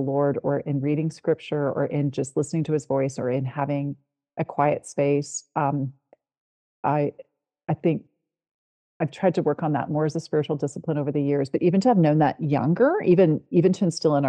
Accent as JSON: {"language": "English", "region": "Ontario", "country": "Canada", "said": "I'm from the Southern Ontario area."}